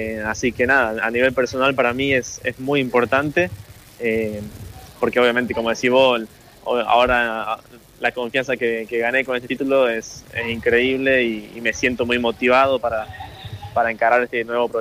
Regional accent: Argentina; el Mundial Junior y el primero como para un argentino

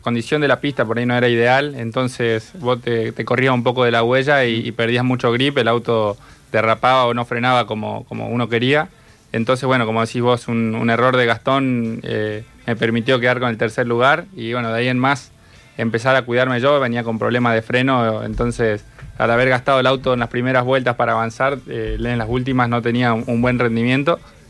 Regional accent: Chaco, Argentina; Uno por ahí, yo soy de Chaco, no le daba importancia.

